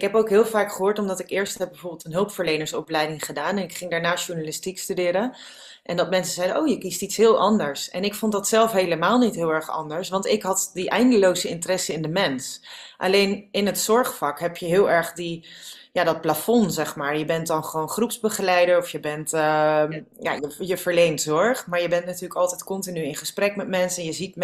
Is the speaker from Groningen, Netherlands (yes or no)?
no; Nieuwkoop, South Holland, Netherlands; also born or lived in Amsterdam; 38, en ik ben geboren in Amsterdam. En toen zijn mijn ouders, toen ik 2 werd, in een heel klein dorpje gaan wonen, waar ik ben opgegroeid in Nieuwkoop.